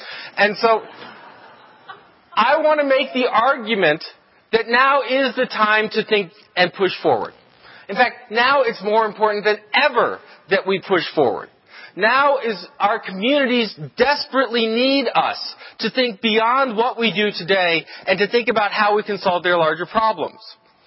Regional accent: Ohio, United States; You know, I grew up in Ohio.

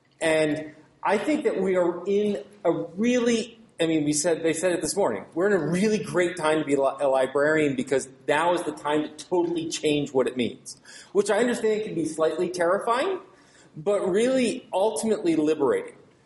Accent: New York, United States; I'm a professor from New York, and so I'm not usually hard to hear. But seeing as I'm from central New York, which, as you know, is north of upstate New York

